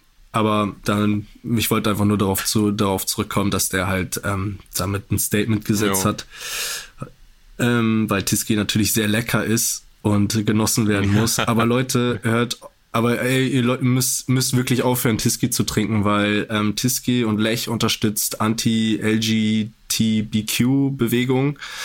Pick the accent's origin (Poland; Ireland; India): Poland; Ich bin ja auch Pole.